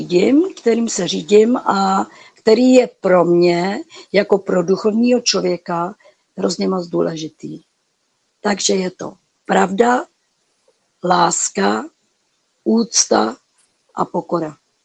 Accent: Havlíčkův Brod, Vysočina Region, Czechia; Jinak pocházím z Havlíčkova Brodu, žiju v Modré laguně

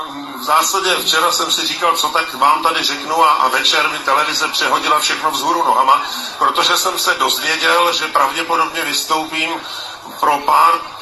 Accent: Rudolfov, South Bohemian Region, Czechia; jsem z Rudolfova, což je kousek od Českých Budějovic, tak my jsme vlastně venkov

